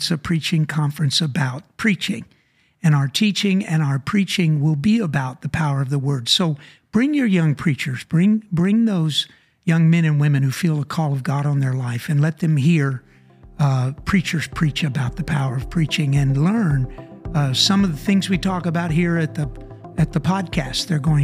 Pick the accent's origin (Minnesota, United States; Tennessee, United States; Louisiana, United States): Louisiana, United States; I told him, I'm from Louisiana, of course